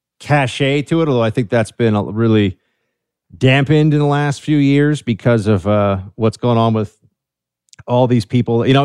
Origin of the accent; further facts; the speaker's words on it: New York City, New York, United States; I'm from New York City, man. Born and raised here.